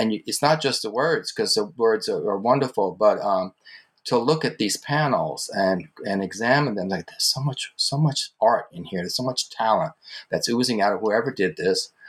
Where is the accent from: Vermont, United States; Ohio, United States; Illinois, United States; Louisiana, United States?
Louisiana, United States; New Orleans; now in New York, United States; I grew up in Louisiana. And the culture shifts from region to region in the country, but it happens every single place. I want to tell you, when I moved from New Orleans to New York